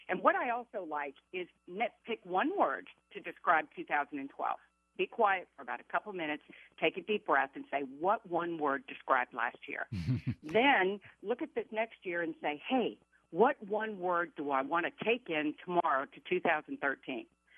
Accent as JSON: {"language": "English", "town": "Atlanta", "region": "Georgia", "country": "United States", "said": "Hey, I'm from Atlanta, the Falcons, so that took a lot for me, okay?"}